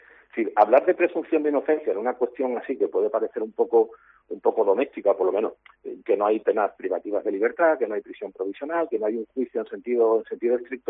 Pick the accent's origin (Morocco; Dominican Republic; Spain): Spain; Cádiz, Andalusia; ya que estamos hablando de una emisora de mi tierra de Cádiz